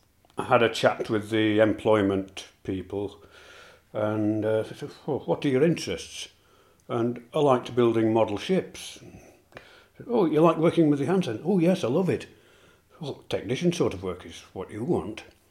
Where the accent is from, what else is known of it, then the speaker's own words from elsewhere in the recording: Sheffield, Yorkshire and the Humber, United Kingdom; I come from Sheffield, born in 1942, and I was in Antarctica 1966 and 67.